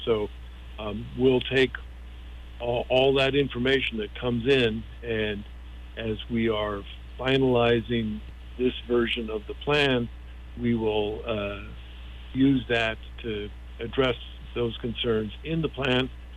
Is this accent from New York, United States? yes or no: no; California, United States; also born or lived in Oahu; now in Kauai, United States; I grew up in California. My wife and I lived on Oahu for a dozen years, and then we moved back to California for about 10 years.